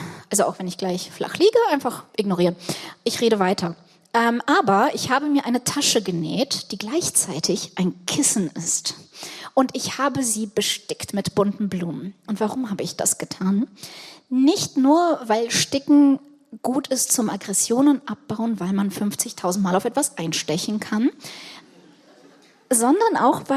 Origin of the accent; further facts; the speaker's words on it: Ukraine; Und ich komme aus der Ukraine.